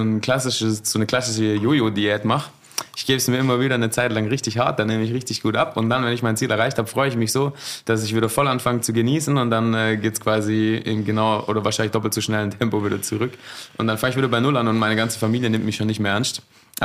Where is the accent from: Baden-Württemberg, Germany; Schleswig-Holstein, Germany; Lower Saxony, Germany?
Baden-Württemberg, Germany; Ja, aber ich bin Schwabe